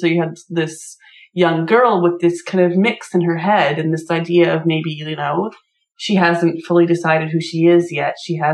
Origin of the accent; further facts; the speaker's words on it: Canada; as a Canadian